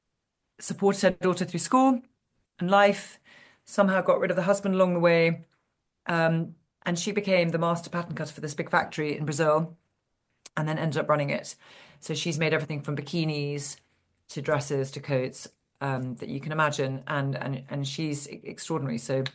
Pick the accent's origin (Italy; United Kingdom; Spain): United Kingdom; England; I'm English, so obviously a tea drinking professional